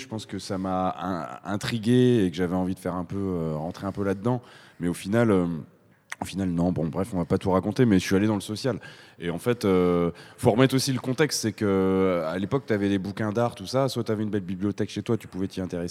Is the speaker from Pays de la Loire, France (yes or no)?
no; Grand Est, France; now in Avignon, France; Moi, je viens du Nord-Est à la base, donc à côté de Reims. Ouais. Et ça fait 15 ans maintenant que je vis sur Avignon.